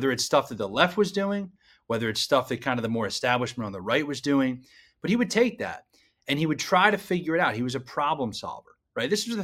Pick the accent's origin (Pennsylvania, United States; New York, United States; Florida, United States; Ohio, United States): Pennsylvania, United States; Charlie really was the one who encouraged me to go back to my home state. Justin, my number two, he's also from PA.